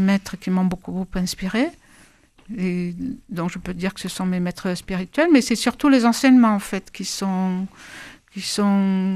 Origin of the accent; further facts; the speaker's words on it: Pyrenees, France; Voilà, j'étais des Pyrénées, j'habitais dans les Pyrénées.